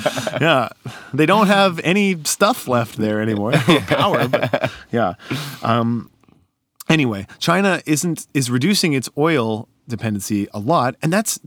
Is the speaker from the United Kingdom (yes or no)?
no; Canada; I'm a Canadian.